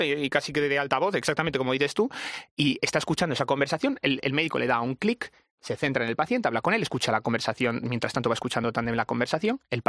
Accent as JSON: {"language": "Spanish", "region": "Galicia", "country": "Spain", "said": "El otro día se lo escuchaba al director de sistemas de información del Sergas de mi tierra"}